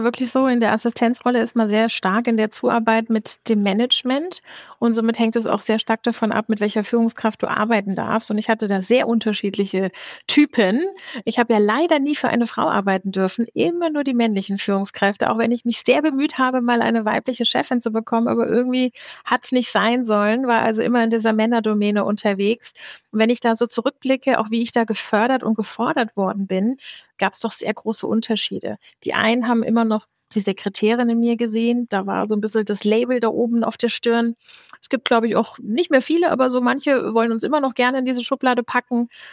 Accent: Hesse, Germany; Ich bin eine geborene Hessin, komme aus dem Frankfurter Raum, 46 Jahre alt.

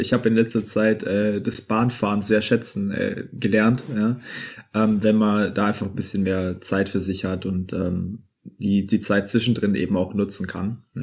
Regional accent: Wendlingen, Baden-Württemberg, Germany; bin ich von meinem Heimatort Wendling, das liegt bei Stuttgart, bin ich nach Nordrhein-Westfalen gefahren

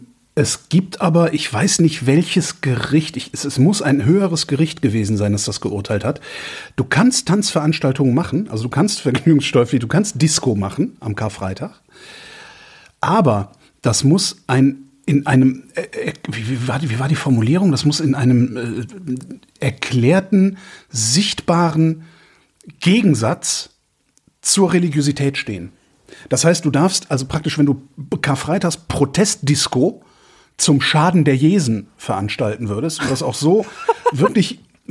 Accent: Erftstadt, North Rhine-Westphalia, Germany; Meine Eltern wohnen ja auch an der Erft. Also ich bin ja an der Erft auch groß geworden

